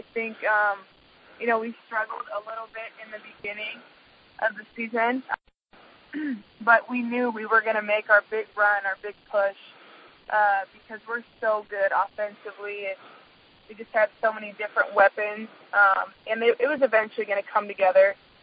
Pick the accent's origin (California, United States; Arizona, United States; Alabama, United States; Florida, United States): California, United States; now in Chicago, United States; Aside from, you know, obviously I'm from California, so they don't have that California sunshine all the time.